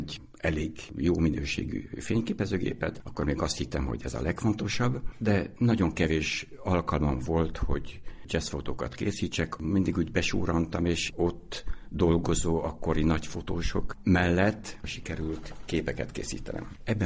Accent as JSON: {"language": "Hungarian", "town": "Kocs", "region": "Komárom-Esztergom", "country": "Hungary", "tie": "born or raised there", "said": "5 éves korom környékén nagyanyáméknál Kocson nevelkedtem. Tatától körülbelül 10 kilométerre egy tanyán"}